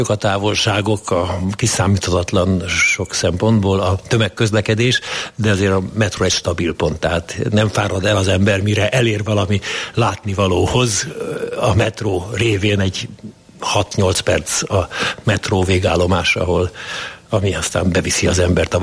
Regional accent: Budapest, Hungary; Én ott nőttem föl, a szomszédos mostani Ciszterci gimnáziumban voltam gimnazista

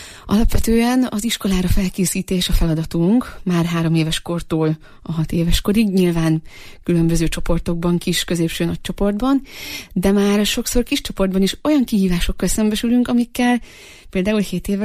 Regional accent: Ipolytarnóc, Nógrád, Hungary; Én Nógrád vármegyéből érkeztem, Ipolytarnócon nőttem fel

